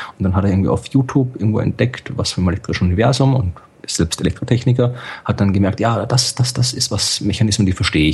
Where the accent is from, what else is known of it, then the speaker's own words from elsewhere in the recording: Hamburg, Germany; ich bin ja auch halber Hamburger